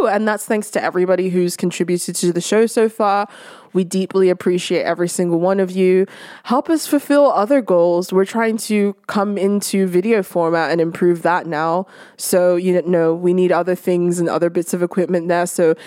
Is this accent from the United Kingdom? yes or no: no; Nigeria; I'm from Nigeria, many have tried.